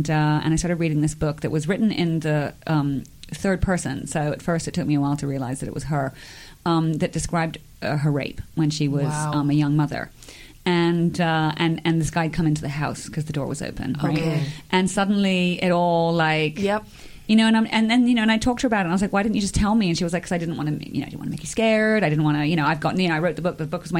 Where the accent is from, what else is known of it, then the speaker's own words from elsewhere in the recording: London, United Kingdom; when I was growing up in London with my mother, my father got moved from the Bahamas to London. We were living there.